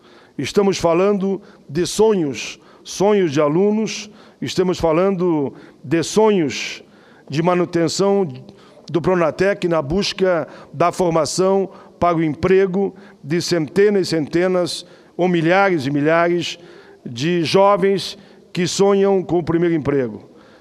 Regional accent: Canoas, Rio Grande do Sul, Brazil; lá na minha cidade, em Canoas, Rio Grande do Sul.

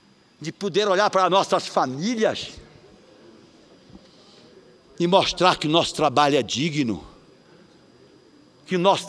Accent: Pará, Brazil; esse jornal que eu tenho na mão, chamado Diário do Pará, não tem credibilidade na minha terra.

